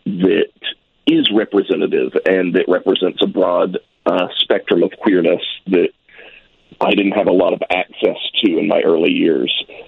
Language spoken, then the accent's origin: English; Deep South, United States; I grew up queer in the Deep South.